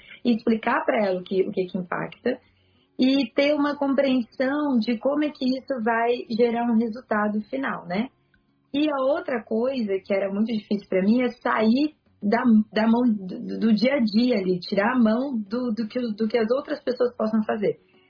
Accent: Campinas, São Paulo, Brazil; na minha cidade, que eu sou de Campinas.

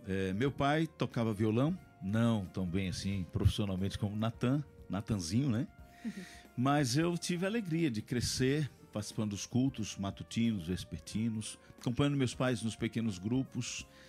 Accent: Três Rios, Rio de Janeiro, Brazil; born there; um abraço para a nossa igreja de Três Rios, onde nasci

